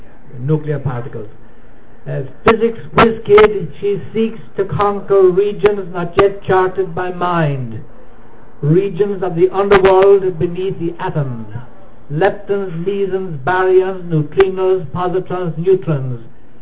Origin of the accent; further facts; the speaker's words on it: Ireland; now in United States; I'm from Alabama. I'm from Ireland originally.